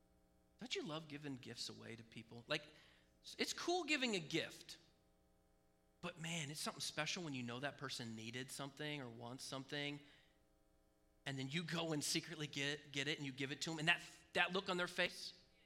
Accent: United States; As an American, we have more to steward than most anyone else in the entire world has to steward.

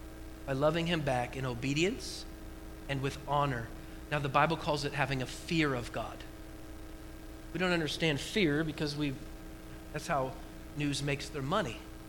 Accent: Oregon, United States; I'm from Oregon. We hug trees, okay?

